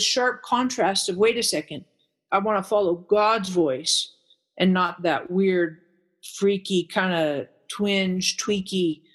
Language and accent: English; United States; born there; just because I was born in America, does that mean I'm a Christian?